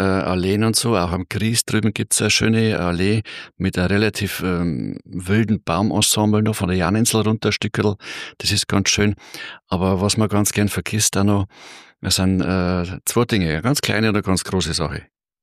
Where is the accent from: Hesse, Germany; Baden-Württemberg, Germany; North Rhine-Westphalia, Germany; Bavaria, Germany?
Bavaria, Germany; Regensburg; Ja, servus … aus Regensburg. Ich bin 58 Jahre alt, bin ein geborener Regensburger und hier auch aufgewachsen.